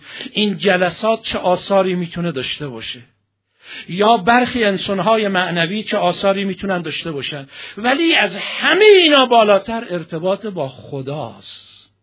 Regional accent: Tehran, Tehran Province, Iran; گفتم منم تهرانم، هیچ مشکلی نیست

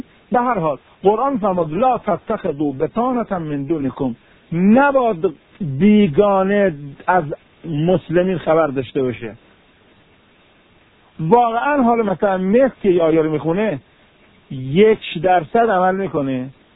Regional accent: Iran; خدا رو شکر که ما ایرانی هستیم، خدا رو شکر که ما اسلاممون اسلام قرآنیه.

